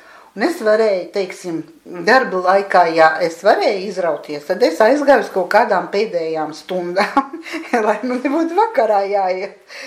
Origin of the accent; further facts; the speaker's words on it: Riga, Latvia; esmu dzimusi Rīgā 1945. Gada augustā. Nodzīvoju es šeit, teiksim, atklāti tā, Buļu ielā, kas ir Iļguciems, un var mani arī pat uzskatīt par Iļguciem meiteni.